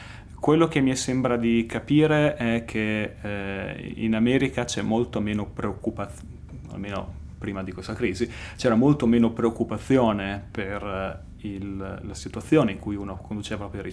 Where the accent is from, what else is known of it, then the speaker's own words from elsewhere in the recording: Bologna, Emilia-Romagna, Italy; also born or lived in New York, United States; Sono di Bologna, sono andato negli Stati Uniti, all'Università di Stony Brook, che è vicino a New York, sempre nello stato di New York, a Long Island, e quindi ho fatto il mio dottorato lì, prima di rientrare a Trieste all'ICTP.